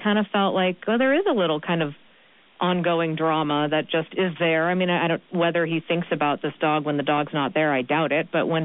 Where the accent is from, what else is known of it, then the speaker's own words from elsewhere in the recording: Massachusetts, United States; So you'll be flying out to where I'm from. I'm from Massachusetts